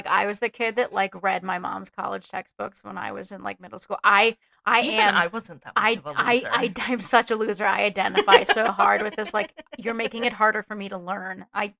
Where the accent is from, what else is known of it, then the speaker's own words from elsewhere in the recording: Pittsburgh, Pennsylvania, United States; I'm from Pittsburgh. Contractually, I have to hate West Virginia